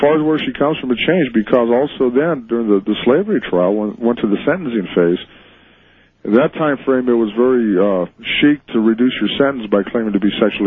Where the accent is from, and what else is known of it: Sacramento, California, United States; born there